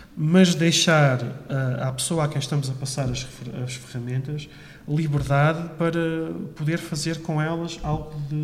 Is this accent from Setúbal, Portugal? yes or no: no; Rio Maior, Santarém, Portugal; eu sou de Rio Maior, agora cidade, portanto, à época ainda não era